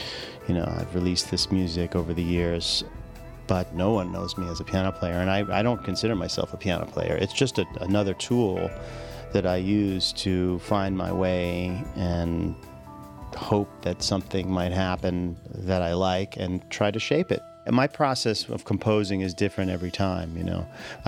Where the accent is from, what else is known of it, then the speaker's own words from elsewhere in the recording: New York City, New York, United States; And I grew up in New York City, so, you know, there wasn't any tropical fish around or anything like that.